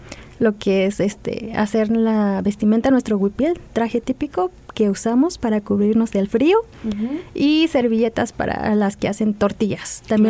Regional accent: San Martín Itunyoso, Oaxaca, Mexico; somos de Oaxaca, de un municipio llamado San Martín Intuyoso, que queda a 2 horas de Tlaxiaco. Pueden ubicar Tlaxiaco también. Bueno, mi pueblo es muy lindo. Normalmente todas las mañanas amanece un poco húmedo, con mucho frío

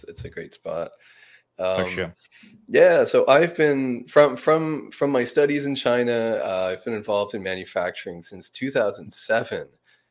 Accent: Prince Edward Island, Canada; I'm originally from Eastern Canada, a very small province called Prince Edward Island.

